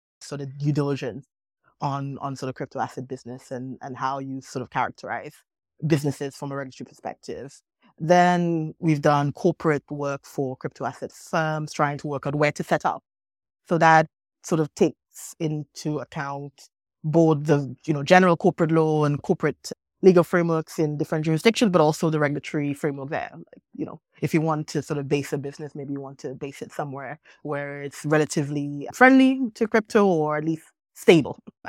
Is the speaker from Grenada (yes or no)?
yes; Grenada; when I was growing up in Grenada. And so, you know, I'm also sort of stereotypically Caribbean.